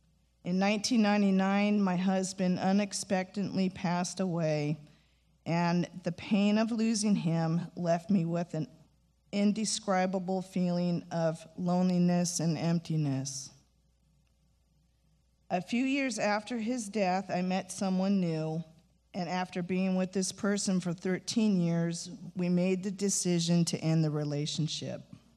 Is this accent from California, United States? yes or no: yes; Santa Clara, California, United States; as a child growing up in Santa Clara, I was raised to be Catholic. I attended church, catechism, and Catholic school as well.